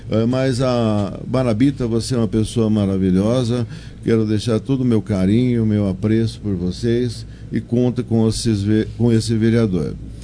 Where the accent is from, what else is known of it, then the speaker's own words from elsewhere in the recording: Fernando Prestes, São Paulo, Brazil; born there; now in Monte Alto, Brazil; você sabe que eu nasci em Fernando Prestes, minha família de lá